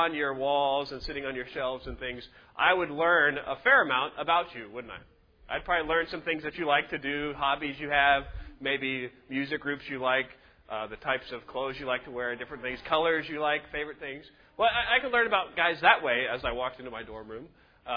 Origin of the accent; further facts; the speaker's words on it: Cape Girardeau, Missouri, United States; I grew up in Cape Girardeau, went to high school there, and I chose to go to college in the same city that I grew up in.